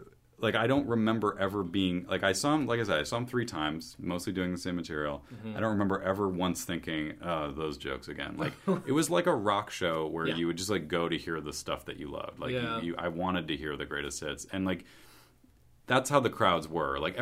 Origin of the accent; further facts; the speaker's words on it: Massachusetts, United States; I grew up in New England, not near Boston, like, on the other end, of, like, on the western side of Massachusetts.